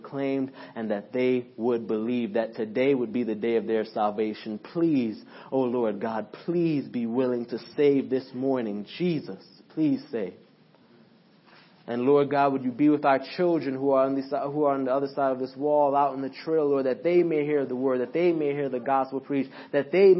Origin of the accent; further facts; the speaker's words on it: Brooklyn, New York, United States; I was raised in Brooklyn for a while